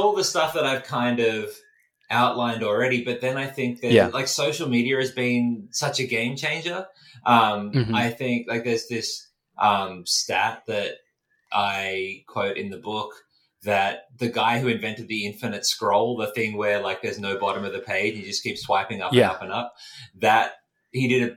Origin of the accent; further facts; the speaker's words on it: Australia; as an Australian, you know, United States politics dominates our news.